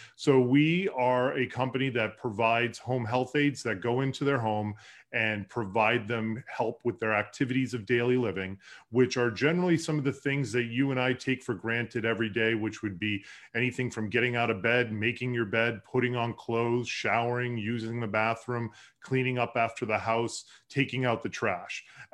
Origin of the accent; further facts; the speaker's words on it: Massachusetts, United States; moved away as an adult; now in Colorado, United States; I grew up locally in Massachusetts, and after college, I wanted to see greener pastures. So I moved out to Colorado so I could drink lots of craft beer and go snowboarding.